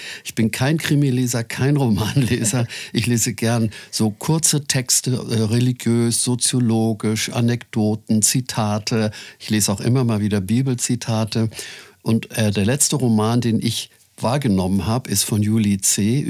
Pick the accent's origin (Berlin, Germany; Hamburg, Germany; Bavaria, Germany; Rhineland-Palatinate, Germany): Hamburg, Germany; Als Kind Alster, denn ich bin in Winterhude aufgewachsen.